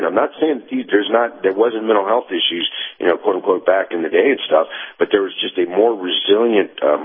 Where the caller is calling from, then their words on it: Tennessee, United States; in East Tennessee.